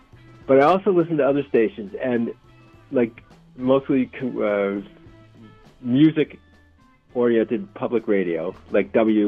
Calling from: New Hampshire, United States; And I'm calling from New Hampshire.

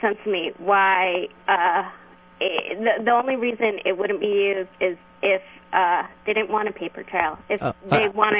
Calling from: Miami, Florida, United States; I'm actually calling from Miami. The University of Miami.

